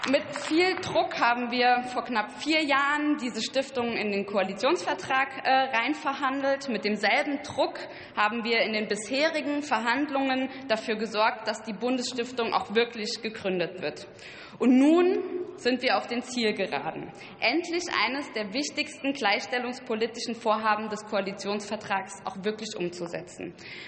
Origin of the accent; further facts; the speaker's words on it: Saarbrücken, Saarland, Germany; von Berlin auch bis in meine Heimatstadt Saarbrücken.